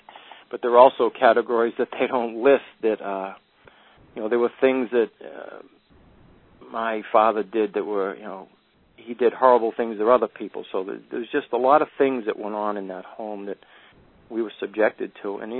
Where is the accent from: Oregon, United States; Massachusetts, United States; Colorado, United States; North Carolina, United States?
Massachusetts, United States; Billerica; also born or lived in Boston / Cambridge; I was born in Boston and lived there and in Cambridge, Mass, till the age of 6, but then we moved up to Billerica.